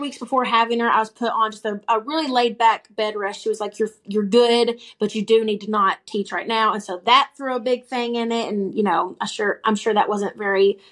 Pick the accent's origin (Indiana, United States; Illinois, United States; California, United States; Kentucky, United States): Kentucky, United States; Eddyville; went back to my hometown, which I'm from Eddyville, Kentucky, good old Venture River Water Park. And don't blink, you'll miss it. The one stoplight, graduated with 60.